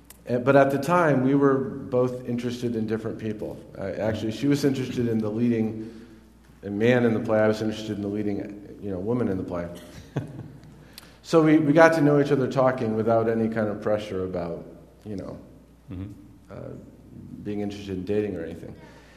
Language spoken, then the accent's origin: English; Ivoryton, Connecticut, United States; We moved to Iverton when I was in second grade. So I mostly grew up there, so that's what I think of as my hometown.